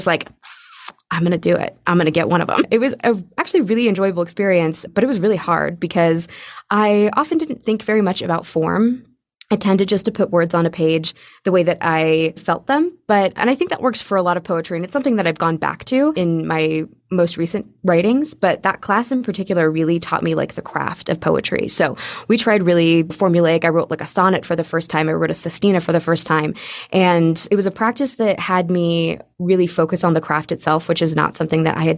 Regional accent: Arizona, United States; also born or lived in Utah; now in Salt Lake City, United States; I currently live in Salt Lake City, Utah. I was raised in Arizona, although I was born in Utah. I still claim Arizona as my hometown, though, so definitely a desert rat.

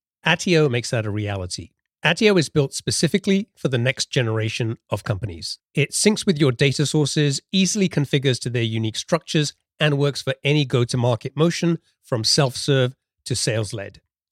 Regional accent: United Kingdom; now in Seattle, United States; I'm a Brit living in Seattle.

